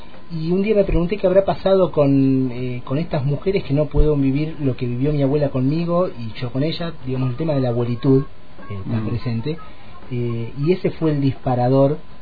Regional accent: Guaminí, Buenos Aires Province, Argentina; yo soy de un pueblito de la provincia de Buenos Aires, que para ustedes yo sé que somos todos porteños, pero bueno, queda muy lejos de un puerto, porque queda 500 kilómetros al sudoeste, 200 kilómetros desde acá, más allá de Bahía Blanca, que se llama Guaminí

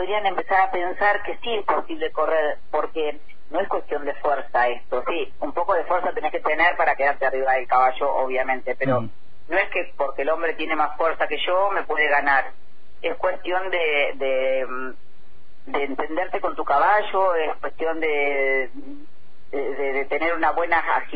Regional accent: Río Colorado, Río Negro, Argentina; somos los 2 de Río Colorado y además vivimos juntos.

